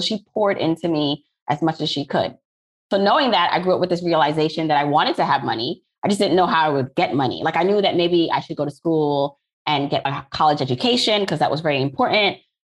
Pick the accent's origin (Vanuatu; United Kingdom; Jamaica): Jamaica; now in Brooklyn, United States; So I am an immigrant from Jamaica, similar to you, but I landed here in Brooklyn, New York, not Canada.